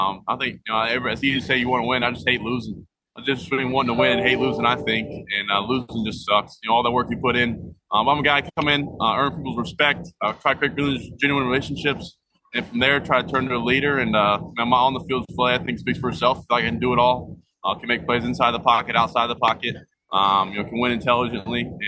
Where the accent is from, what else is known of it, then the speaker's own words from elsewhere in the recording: the South, United States; I know it's kind of offensive to chefs, but I grew up in the South a little bit.